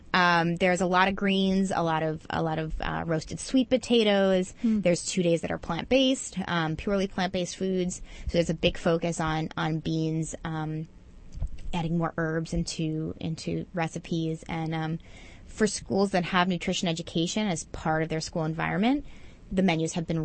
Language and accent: English; Queens, New York, United States; born there; I was born in Queens, so I was very, very proud of 244, and I'm blown away with that school.